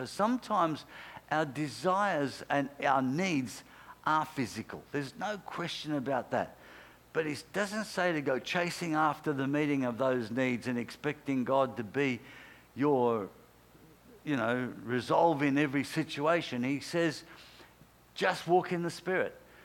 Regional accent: Australia; That gives us the capacity as Australian citizens to live freely under the Bill of Rights

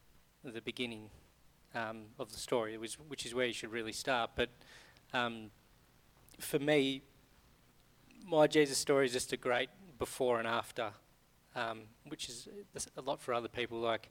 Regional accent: Gisborne, New Zealand; I was born in Gisborne, lived in Gisborne all of my life.

